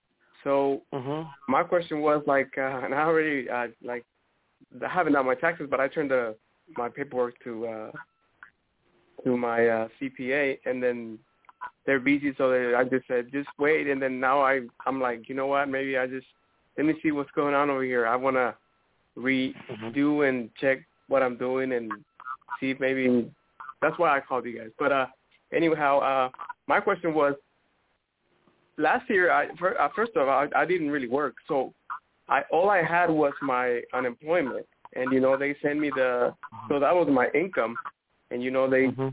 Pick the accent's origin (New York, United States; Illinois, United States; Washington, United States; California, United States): California, United States; now in Texas, United States; we grew up in California and then, we moved to Texas like 10 years ago